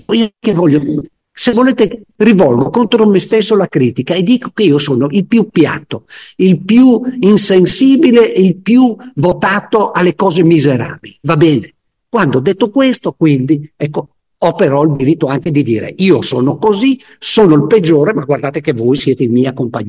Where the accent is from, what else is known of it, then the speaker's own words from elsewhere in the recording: Friuli-Venezia Giulia, Italy; Scusate, io sono friulano, sono un po' ordinato.